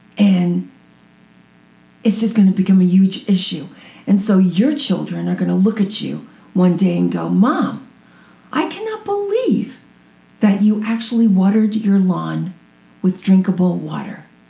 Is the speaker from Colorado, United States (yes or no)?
no; New York, United States; And I do remember that growing up in New York.